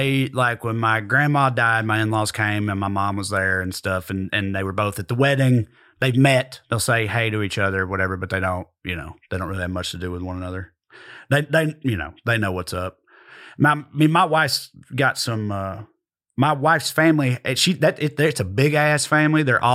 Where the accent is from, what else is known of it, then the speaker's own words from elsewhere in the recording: Tennessee, United States; if my hand is the state of Tennessee, there's Nashville right there. My hometown is right here